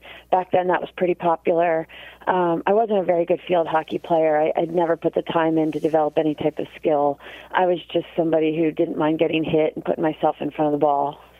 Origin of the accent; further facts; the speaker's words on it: Baltimore, Maryland, United States; Well, I'm from Baltimore, Maryland.